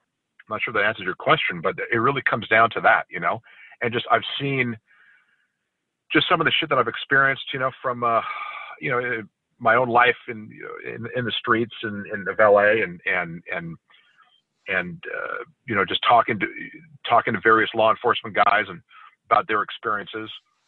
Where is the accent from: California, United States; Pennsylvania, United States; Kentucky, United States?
California, United States; growing up in California, there's so many, as you know, there's a huge military presence, as you know.